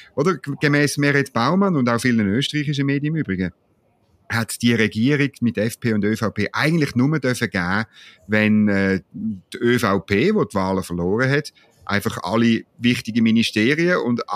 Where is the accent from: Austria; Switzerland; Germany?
Switzerland; Man fragt sich als Schweizer.